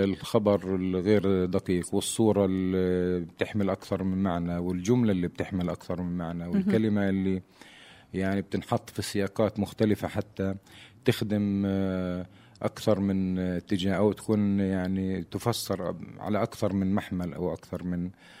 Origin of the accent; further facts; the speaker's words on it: Palestine; إحنا إنسان فلسطيني العربي